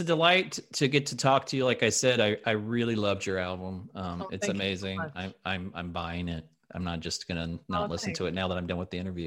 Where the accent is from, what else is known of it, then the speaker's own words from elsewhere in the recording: Nebraska, United States; I grew up in Nebraska.